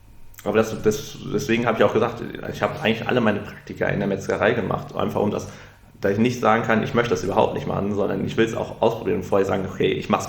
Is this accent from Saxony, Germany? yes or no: no; Erndtebrück, North Rhine-Westphalia, Germany; Erntebrück. Das ist im kreisigen Wittgenstein, da bin ich aufgewachsen.